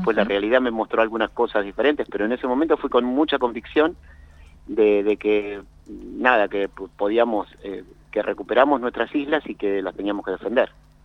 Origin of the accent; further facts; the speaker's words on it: La Matanza, Buenos Aires Province, Argentina; Yo soy de La Matanza, y bueno, me tocó ir un poco lejos de mi casa